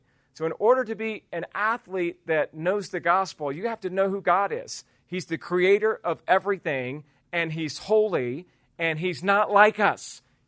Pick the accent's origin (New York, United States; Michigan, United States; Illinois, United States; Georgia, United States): Georgia, United States; I'm from Georgia originally, so we're big Bulldog fans.